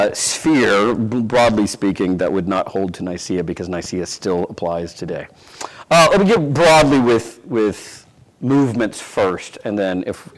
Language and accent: English; Louisiana, United States; I grew up in Louisiana, in a fairly small city in the middle of the state, but it happens to have the largest United Pentecostal Church in the United States there